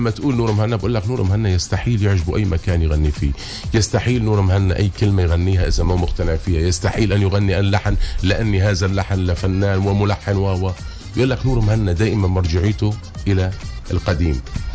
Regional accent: Aleppo, Aleppo Governorate, Syria; أنا بالأخير سوري بتمسني كل قرية كل ضيعة كل شارع كل مدينة كل ناحية السوري ما لازم نكون عنا خصوصية فقط أنه أنا من حلب حلب مدينة عريقة مدينة أقدم مدينة في العالم عمرها 12 ألف سنة

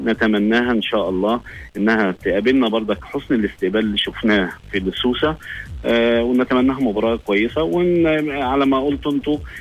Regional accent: Egypt; والله أنا حضرت من مصر وحملت معايا رسالة من الشعب المصري عموما للشعب التونسي

